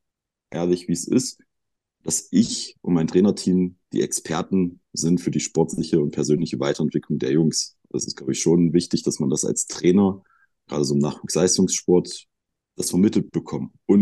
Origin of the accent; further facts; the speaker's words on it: Halle, Saxony-Anhalt, Germany; born there; ist jetzt meine 6. Saison bereits in Halle, bin auch gebürtiger Hallenser